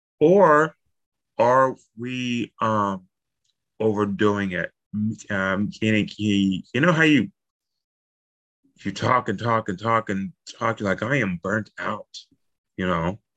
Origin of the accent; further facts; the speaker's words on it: Texas, United States; now in Chicago, United States; You know, up here so I'm from Texas, and so I get it, man. I get it. However, here in Chicago, it's the opposite.